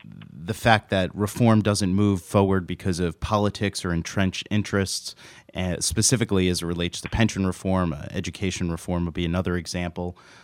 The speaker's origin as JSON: {"language": "English", "region": "New York", "country": "United States", "said": "And in my home state of New York"}